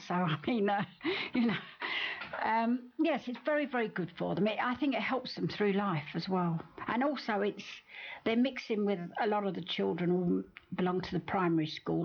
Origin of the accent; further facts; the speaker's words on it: London, United Kingdom; moved away as an adult; I come from North London.